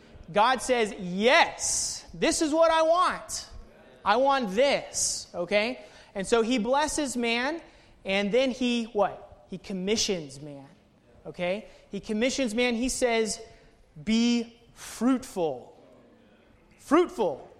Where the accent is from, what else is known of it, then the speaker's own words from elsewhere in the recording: Knoxville, Tennessee, United States; Okay, well … I'm from Knoxville, Tennessee.